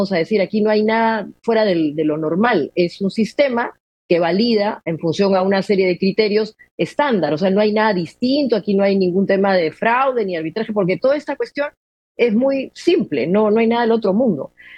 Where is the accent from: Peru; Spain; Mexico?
Peru; estamos haciendo muy mal, como peruanos